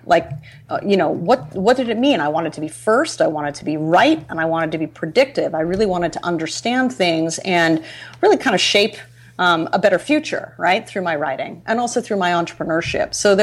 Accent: Canada; being Canadian and all

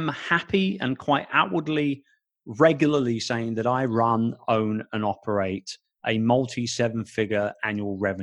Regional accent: London, United Kingdom; my own city, my hometown of London.

